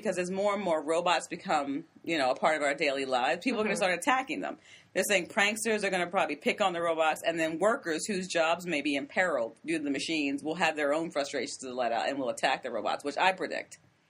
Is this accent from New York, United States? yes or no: no; Maryland, United States; Okay, I'm from Maryland. I'm just looking at you because you said crabbers. Excuse me? I grew up eating crabs.